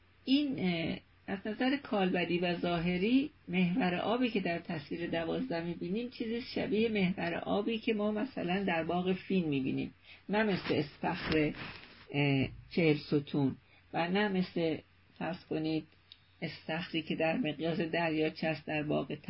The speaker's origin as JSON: {"language": "Persian", "country": "Iran", "said": "ما ایرانی‌ها هنوز غافلیم از این ماجرا"}